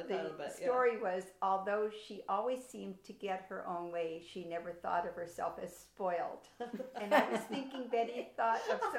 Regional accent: Palm Springs, California, United States; also born or lived in San Francisco / Laguna Beach; I was born in San Francisco, raised in Palm Springs, and moved to Laguna Beach. So that's my experience of living.

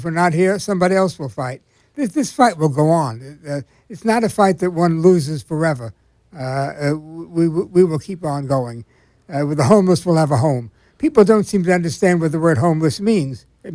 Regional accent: New York City, New York, United States; We came from New York City. We were a couple of Jews from New York City where everybody was Jewish, liberal, and Democrat.

